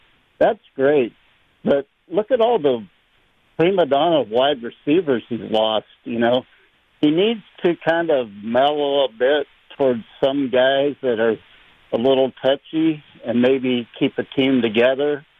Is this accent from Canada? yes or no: no; Alliance, Ohio, United States; now in Northern California, United States; I should have said that I'm from Alliance, Ohio, because I am part of Steelers Nation, even though I live in Northern California and I'm a 49ers stan.